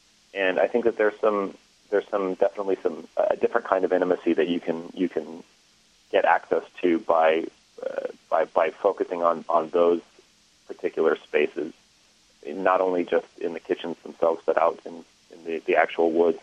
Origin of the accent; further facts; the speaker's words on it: California, United States; also born or lived in Oregon; I grew up on the West Coast between Northern California and Oregon, and you know, there are a lot of Basque immigrants in that part of the country.